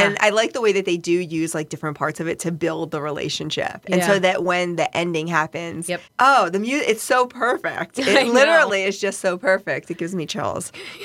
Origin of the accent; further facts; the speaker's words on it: the South, United States; like I grew up in the South, it's very conservative, definitely like more evangelical religious background.